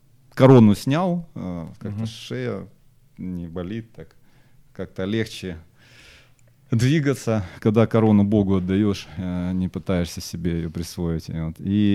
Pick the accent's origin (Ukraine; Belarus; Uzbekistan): Ukraine; Dnipro, Dnipropetrovsk Oblast; now in Kyiv, Ukraine; я мог вернуться в Днепр, откуда я родом, но я в Киеве остался.